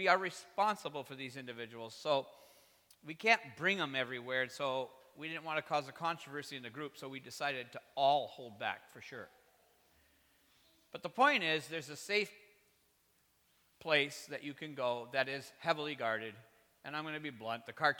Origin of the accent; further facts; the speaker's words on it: United States; I'm an American.